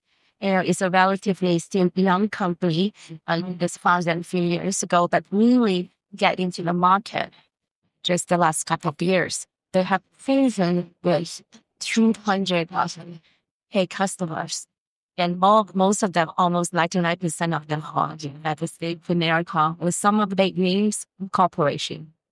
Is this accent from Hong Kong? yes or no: yes; Hong Kong; English is a second language; I'm talking about like I born and raised in Asia, but just Hong Kong.